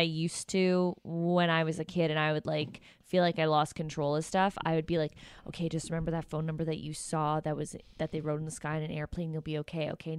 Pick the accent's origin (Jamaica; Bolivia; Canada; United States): Canada; Toronto, Ontario; So I'm originally from Toronto.